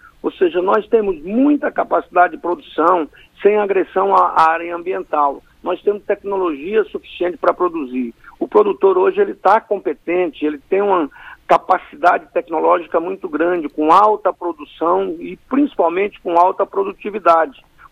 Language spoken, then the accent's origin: Portuguese; Rondonópolis, Mato Grosso, Brazil; entre Rondonópolis, a minha cidade natal